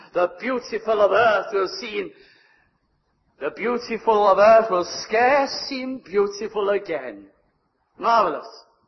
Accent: Llandewi Brevi, Wales, United Kingdom; now in Cardiff, United Kingdom; When I came from Llandewi Brevi to Cardiff, I said, no bicycles. We now live in a busy city with big cars and so on and so on.

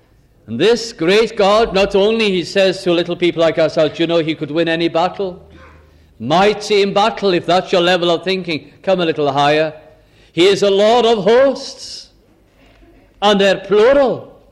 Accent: Caernarfon, Wales, United Kingdom; also born or lived in Lancashire; when we moved from North Wales to Lancashire, and every time I went to Manchester, I used to say just one thing.

